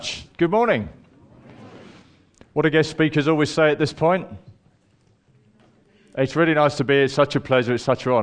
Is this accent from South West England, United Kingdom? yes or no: yes; Cirencester, South West England, United Kingdom; I'm from Cirencester up in Gloucestershire and was invited to speak at a social club.